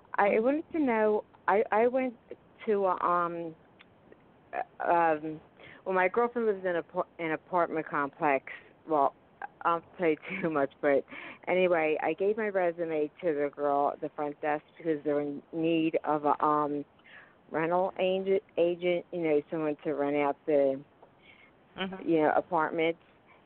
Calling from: Pennsylvania, United States; from Pennsylvania.

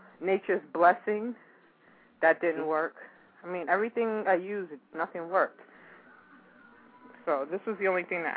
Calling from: New York City, New York, United States; Yeah, I'm calling from New York City, Brooklyn, New York.

